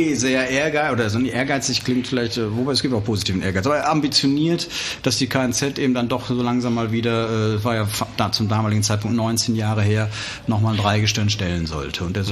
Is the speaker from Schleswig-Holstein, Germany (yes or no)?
no; Remscheid, North Rhine-Westphalia, Germany; das ist leider wahr. Das ist leider wahr. Ich bin ein Remscheider Jung sozusagen, ja, aber ich habe in der Session damals auch mal wieder gesagt, wo du geboren wirst, das ist höhere Gewalt.